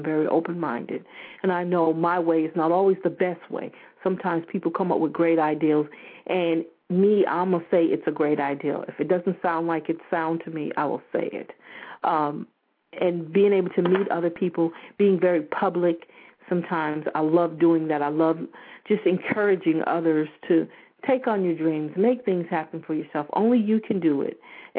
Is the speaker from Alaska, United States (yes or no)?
no; Albany, New York, United States; also born or lived in Michigan; We were raised in Albany, New York. We moved from New York to Michigan, and then we moved here to my mom's birthplace.